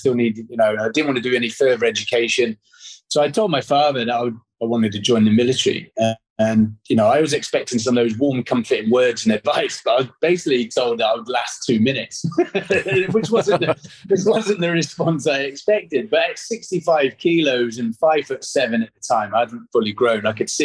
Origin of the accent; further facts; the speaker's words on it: Aldershot, South East England, United Kingdom; Aldershot is the home of the British Army. So it's the equivalent of growing up in Fort Bragg, I guess.